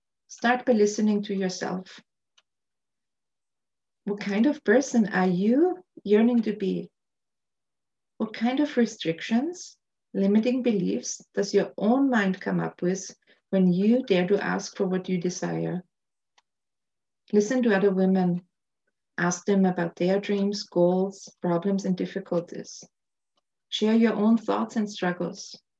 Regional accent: Austria; English is a second language; moved away as an adult; now in Canada; I was born and raised in Austria and moved to Canada in my early 20s. I have now lived longer in Canada than in Austria, yet I don't feel like I'm a true Canadian since I wasn't born here.

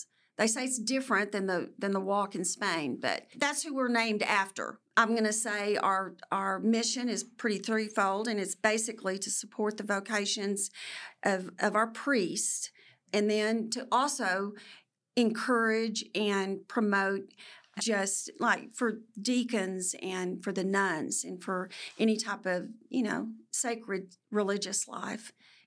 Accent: Fort Stockton, Texas, United States; Well, I was raised in Fort Stockton, mm-hmm. and then I went to Texas Tech.

